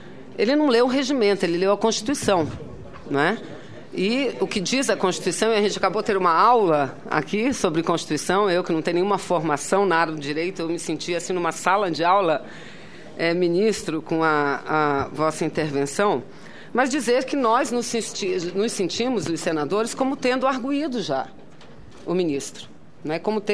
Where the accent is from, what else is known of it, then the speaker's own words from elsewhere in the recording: Amazonas, Brazil; Eu venho lá da Amazônia